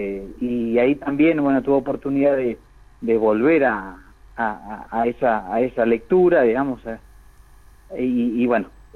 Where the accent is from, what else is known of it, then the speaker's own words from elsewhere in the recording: Buenos Aires, Argentina; also born or lived in Gualeguaychú; No, yo me crié en Buenos Aires.